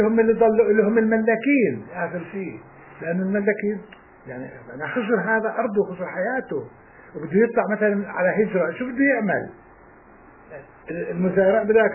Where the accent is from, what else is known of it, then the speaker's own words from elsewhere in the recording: Jaffa, Palestine; moved away; اما احنا غادرنا في 24/12/47 من يافا، شايف كيف؟